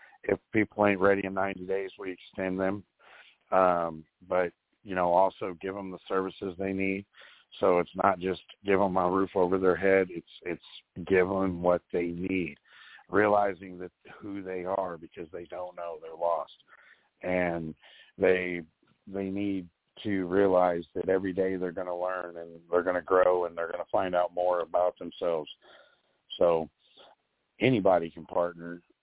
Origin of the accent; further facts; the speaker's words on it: California, United States; born there; also born or lived in North Carolina; now in Illinois, United States; I was born in California. I call North Carolina home, and I'm in Illinois.